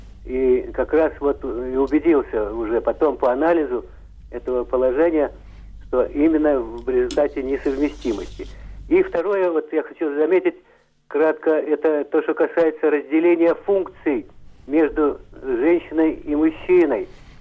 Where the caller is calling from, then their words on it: Moscow, Russia; я хочу добавить из Москвы